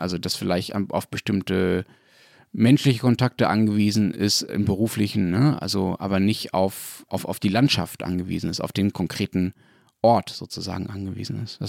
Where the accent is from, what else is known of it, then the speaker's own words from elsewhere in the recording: Berlin, Germany; ich komme aus Berlin